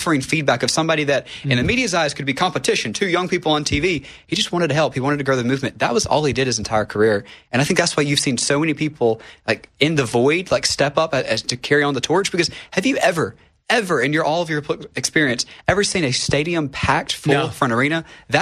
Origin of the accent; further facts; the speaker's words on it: Alabama, United States; I started in Alabama, my home state.